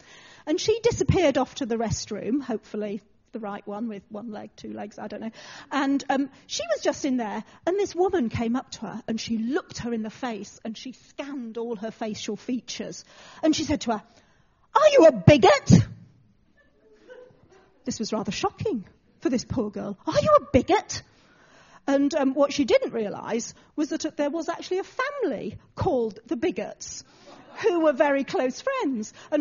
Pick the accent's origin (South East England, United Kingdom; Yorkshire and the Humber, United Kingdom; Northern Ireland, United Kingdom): Yorkshire and the Humber, United Kingdom; When I was brought up in Yorkshire, and we had a saying in Yorkshire